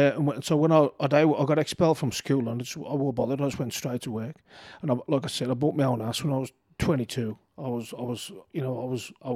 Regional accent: Tipton, West Midlands, United Kingdom; I'm from Tipton, you know

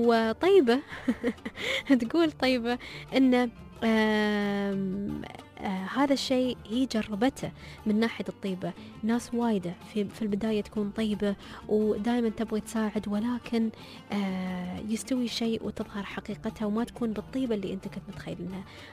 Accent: United Arab Emirates; أنا أمثل إماراتي الحبيبة وأمثل وطني العربي

